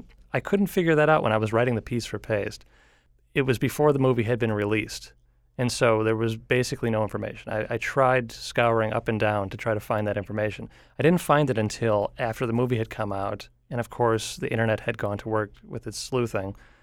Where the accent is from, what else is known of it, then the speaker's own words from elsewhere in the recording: Illinois, United States; I'm from the suburbs of Chicago.